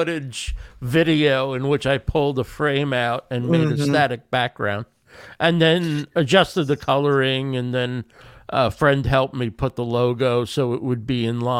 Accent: New Jersey, United States; I met Carlos in New York too, but I'm from New Jersey, so it's not quite the adventures coming from Scotland.

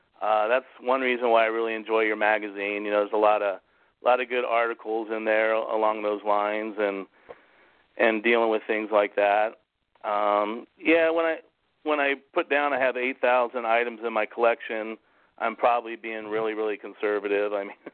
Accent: Columbus, Ohio, United States; I grew up mainly in Ohio, which, you know, and I grew up in the Columbus area, which is kind of halfway between Cleveland and Cincinnati.

